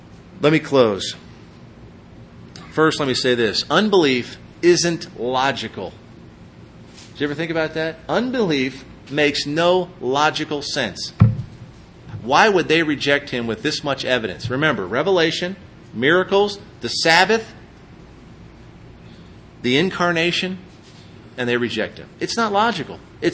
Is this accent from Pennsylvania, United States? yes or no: yes; Pennsylvania, United States; I grew up in Pennsylvania and people would come to visit from everywhere and around the country and they'd go, boy, these beautiful cornfields, the rolling hills, the Blue Ridge Mountains.